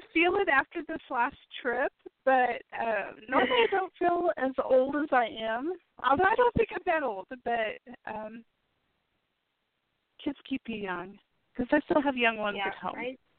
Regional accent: Kansas, United States; We're both Kansas girls. Both from Southeast Kansas.

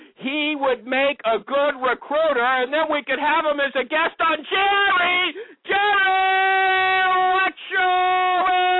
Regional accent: Canada; I'm Canadian. I'm a different religion than you guys.

